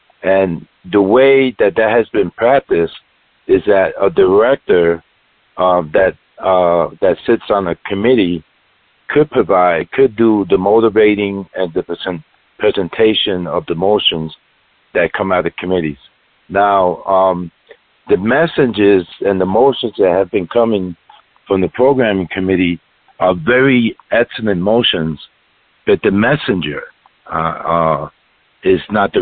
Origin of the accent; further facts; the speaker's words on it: Brooklyn, New York, United States; I'm just going to be honest and blunt because I'm a kid from Brooklyn.